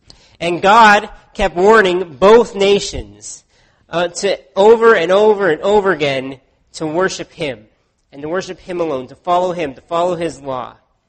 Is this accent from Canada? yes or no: yes; Canada; minding your own business, being Canadian.